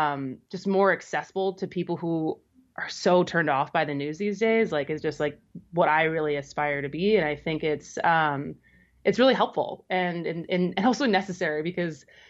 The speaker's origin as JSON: {"language": "English", "town": "Madison", "region": "Wisconsin", "country": "United States"}